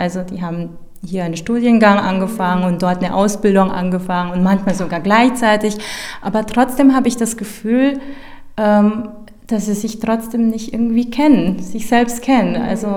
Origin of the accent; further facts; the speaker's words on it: Philippines; now in Germany; vielleicht vergleiche ich das ja auch so mit meiner Kindheit auf den Philippinen. Wir haben hier in Deutschland so unglaublich viele Möglichkeiten, uns zu entfalten.